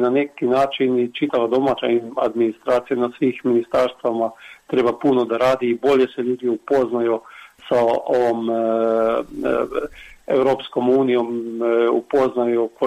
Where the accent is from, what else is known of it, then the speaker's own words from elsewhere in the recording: Krško, Lower Sava, Slovenia; recimo ja koji dolazim iz Krškog, 1. oktobra 1.10. organiziram baš jednu konferenciju na temu Pasna sela tu u moje opštini